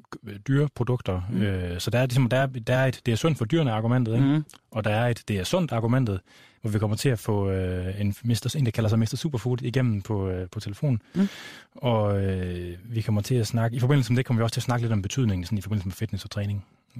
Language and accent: Danish; Bølling, Central Denmark Region, Denmark; Ja, jeg er vokset op på landet i Bølling, uden for Bølling, som ligger uden for Skjern, som ligger over ved Ringkøbing Fjord. Og min far, han var landmand